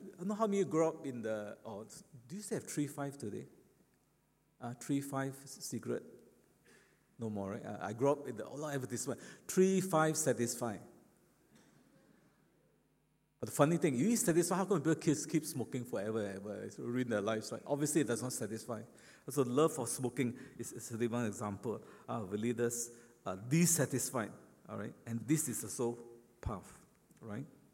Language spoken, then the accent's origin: English; Malaysia; Now, I'm a Malaysian, so I'm fully aware of this.